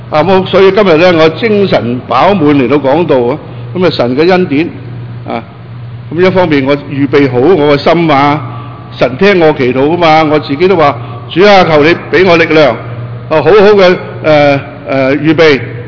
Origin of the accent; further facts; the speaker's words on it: Guangdong, China; 好多時候我哋廣東人咧好客氣啊